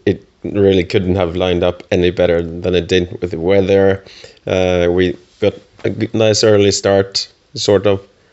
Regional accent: Norway; English is a second language; from Norway.

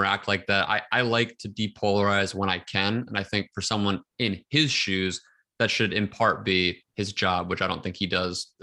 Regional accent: Pennsylvania, United States; I grew up like right outside Philadelphia.

